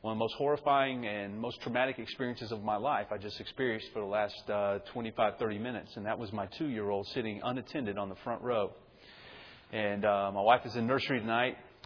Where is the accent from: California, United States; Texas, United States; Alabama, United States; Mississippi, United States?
Alabama, United States; We grew up in the Bible Belt. I grew up in North Alabama.